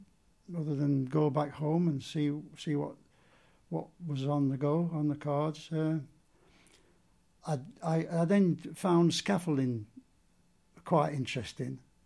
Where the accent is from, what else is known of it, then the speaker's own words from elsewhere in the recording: Sheffield, Yorkshire and the Humber, United Kingdom; born there; I was born in Sheffield in 1936, 15th of July